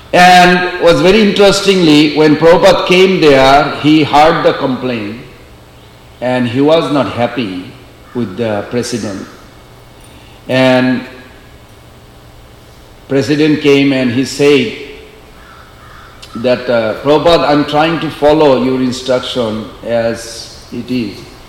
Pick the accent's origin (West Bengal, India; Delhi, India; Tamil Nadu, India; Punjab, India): West Bengal, India; Kolkata; I grew up in Calcutta there, in the Albert Road, 3C Albert Road.